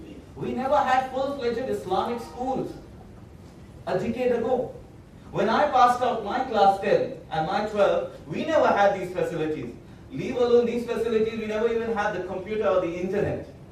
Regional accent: Kolkata, West Bengal, India; Now, I come from Kolkata, Bangalore must be much advanced.

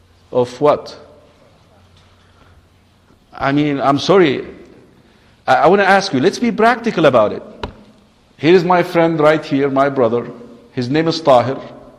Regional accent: Egypt; You probably know that I come from Egypt.

